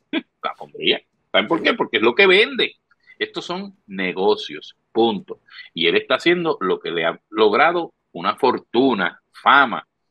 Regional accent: Puerto Rico; Y oye, te soy honesto, como puertorriqueño, el que ellos hablen, porque repiten mucho Puerto Rico

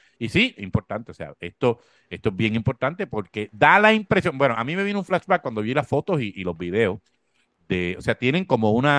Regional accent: Corozal, Puerto Rico; yo soy de Corozal y siempre tengo un chistecito, ¿verdad?

